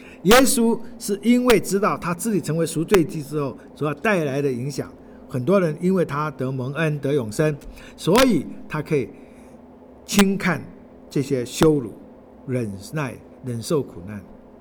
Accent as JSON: {"language": "Chinese", "region": "Fujian", "country": "China", "accent": "Fujianese/Minnan", "said": "我们福建话就感谢"}